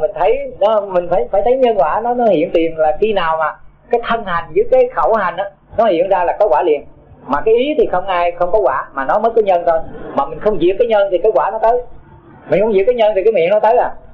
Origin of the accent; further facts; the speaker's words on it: Tay Ninh, Vietnam; Cho nên thầy sinh trưởng ở Tây Ninh đó, do những cái mẫu chuyện mà nó huyền thoại đó, mà khi lớn lên là ai nghe cũng ham tu hết à.